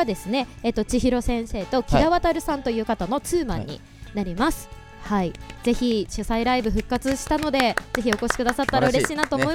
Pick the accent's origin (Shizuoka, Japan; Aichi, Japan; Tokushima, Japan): Shizuoka, Japan; Iwata; 私の地元なんですけれども